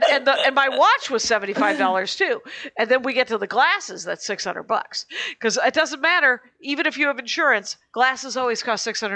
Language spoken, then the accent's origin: English; Wisconsin, United States; we would try to go low because we're from Wisconsin.